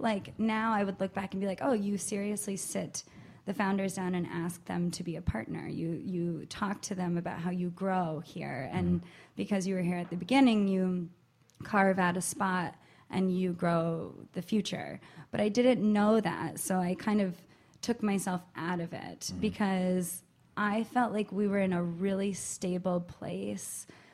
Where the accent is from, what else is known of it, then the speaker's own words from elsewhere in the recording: New York, United States; Upstate New York. Yeah. So right outside of the Adirondacks.